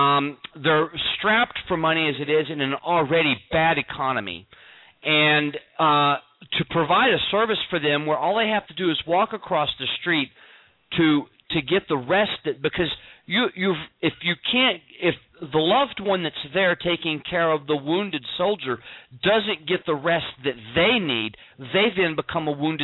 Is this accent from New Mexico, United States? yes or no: no; San Antonio, Texas, United States; I grew up in San Antonio. Now, I left there in 82 when I joined the service, and it was less than a million people that lived there. I mean, by our terms here in Texas, San Antonio was not a huge city.